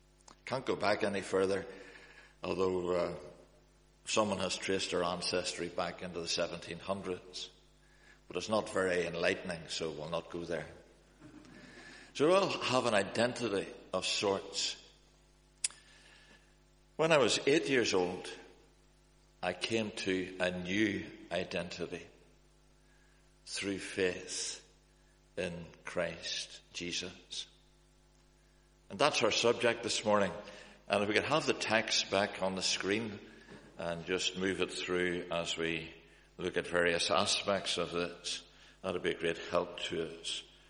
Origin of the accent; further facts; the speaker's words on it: York, Yorkshire and the Humber, United Kingdom; born there; It was a great shock to me to discover when I was 9 years old that I was born in York. A real downer to be English, although it may be eligible to play cricket for Yorkshire